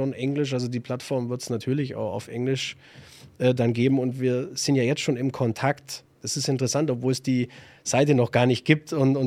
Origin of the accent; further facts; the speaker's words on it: Augsburg, Bavaria, Germany; obwohl ich nur ein kleiner Familienunternehmer bin aus Augsburg